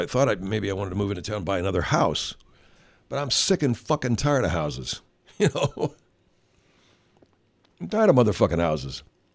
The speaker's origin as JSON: {"language": "English", "town": "Los Angeles", "region": "California", "country": "United States", "tie": "born or raised there", "said": "I liked growing up in Los Angeles, growing up in suburban Los Angeles, growing up in the suburbs."}